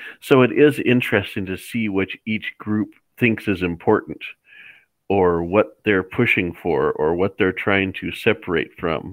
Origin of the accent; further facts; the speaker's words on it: Montana, United States; born there; I was born on an Indian reservation in the top of Montana. So I'm practically from Alberta